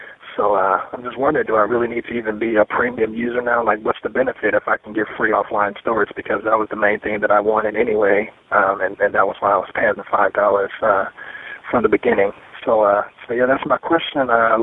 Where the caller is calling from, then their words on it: Washington, United States; I'm calling from Washington State.